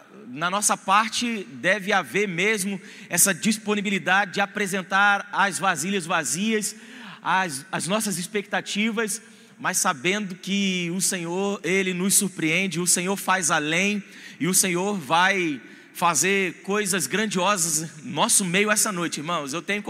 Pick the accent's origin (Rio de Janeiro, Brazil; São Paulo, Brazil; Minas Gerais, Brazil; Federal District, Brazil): Rio de Janeiro, Brazil; Seropédica; Eu venho de Seropédica, é uma cidade lá no estado do Rio de Janeiro. Eu congrego no Verbo da Vida lá no Rio de Janeiro. Há 12 anos estou lá, servindo como pastor auxiliar.